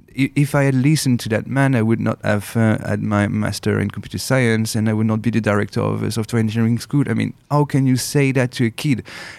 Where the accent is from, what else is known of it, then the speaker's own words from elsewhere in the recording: France; So I've been born and raised in France.